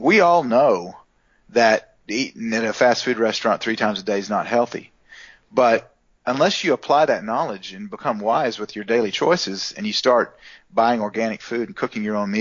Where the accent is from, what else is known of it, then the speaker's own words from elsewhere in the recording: United States; That was my naive opinion as an American going there.